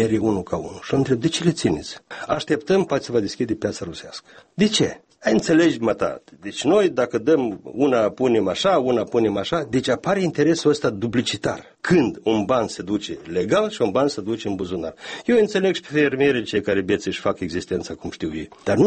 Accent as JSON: {"language": "Romanian", "town": "Bădragii Vechi", "region": "Edineț District", "country": "Moldova", "tie": "born or raised there", "said": "satul meu, un sat de Răzești pe malul Prutului, Bădrage Vechi, Raionul Iedineț, un sat care practic rămâne fără populație."}